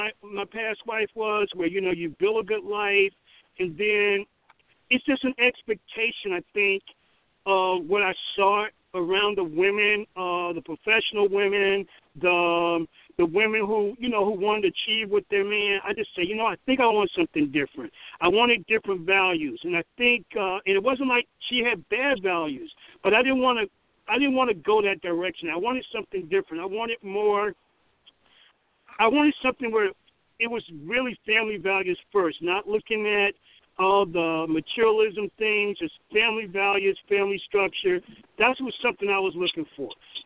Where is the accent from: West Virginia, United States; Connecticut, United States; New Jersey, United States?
New Jersey, United States; Newark; I grew up in Newark, New Jersey, went to Howard University undergrad.